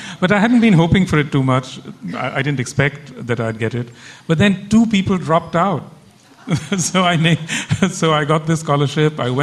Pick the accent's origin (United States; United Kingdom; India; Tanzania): India; North India; also born or lived in Calcutta, India / Bangladesh / Sri Lanka; So first I was born in Calcutta, then I spent several years, about 8 years in Bangladesh, then 3 years in Sri Lanka. But then mainly, I went to boarding school in North India and I went to college in Delhi.